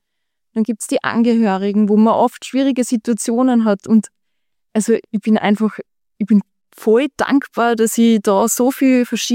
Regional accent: Upper Austria, Austria; Da gehe ich vielleicht gleich in meine Kindheit zurück am Land in Oberösterreich

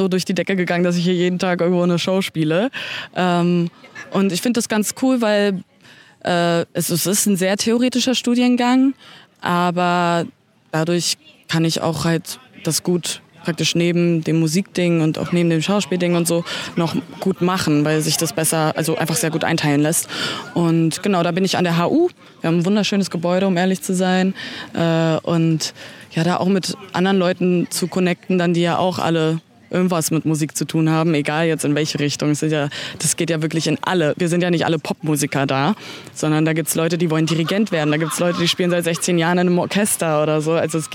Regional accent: Berlin, Germany; und ich bin in Heinersdorf tatsächlich aufgewachsen. Ich war hier im Kindergarten, habe hier meine Freunde und alles

